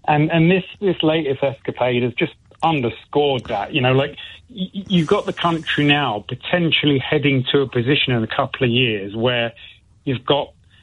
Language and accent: English; United Kingdom; you have to ask, as a British person and as an outsider in a foreign country